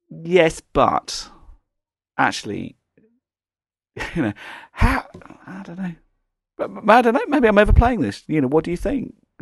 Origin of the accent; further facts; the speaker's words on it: South West England, United Kingdom; I'm from the West Country, from Cornwall and Plymouth